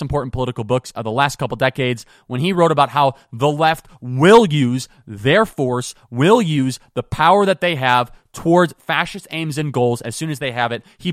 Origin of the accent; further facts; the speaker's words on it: Midwest, United States; I'm from the Midwest, by the way.